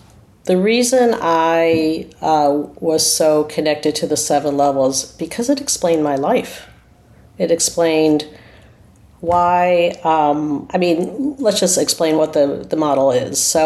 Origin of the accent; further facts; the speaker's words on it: United States; accent: American; now in Australia; You could hear from my accent, I'm American. I live in Australia.